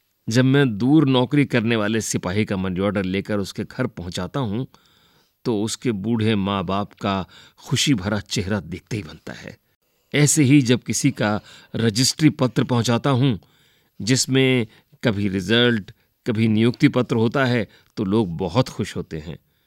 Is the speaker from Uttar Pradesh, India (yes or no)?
no; Nerwa, Himachal Pradesh, India; मैं हिमाचल प्रदेश के शिमला जिले के नेरवा गांव का निवासी हूं और मेरी उम्र 45 साल है।